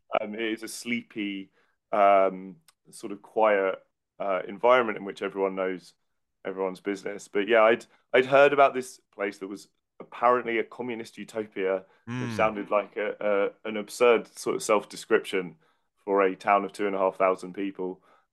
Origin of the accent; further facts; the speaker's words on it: London, United Kingdom; So I grew up in London